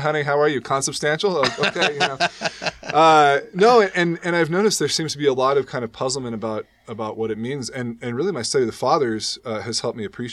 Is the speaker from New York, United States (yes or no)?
no; Portland, Oregon, United States; Before that, I grew up in Portland, Oregon.